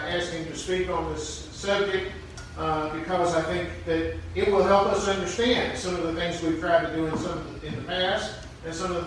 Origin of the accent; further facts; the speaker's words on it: Arkansas, United States; And He said it just like that because I come from Arkansas.